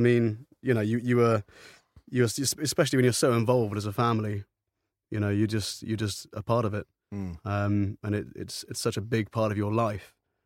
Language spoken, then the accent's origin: English; Bristol, South West England, United Kingdom; also born or lived in Aldershot / Wiltshire; Yeah, so we moved from Aldershot to Bristol. And initially, I was born in Bristol, but then very soon we moved to Aldershot. Then we moved back again to Wiltshire